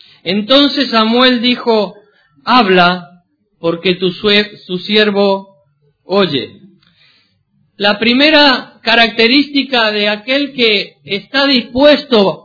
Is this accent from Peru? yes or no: no; Argentina; En Argentina, yo soy argentino